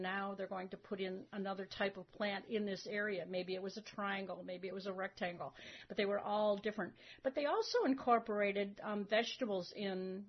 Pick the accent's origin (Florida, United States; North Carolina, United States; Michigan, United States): Michigan, United States; now in California, United States; And even though I'm here coming from Michigan, and there were a lot of plants here in California I didn't know what they were.